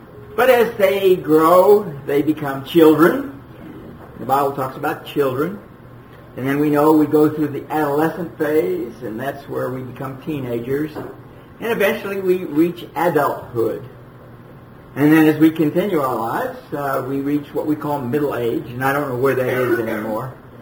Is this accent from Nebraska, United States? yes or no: no; Los Angeles, California, United States; sister and I were growing up in Los Angeles, California, our parents would measure our growth.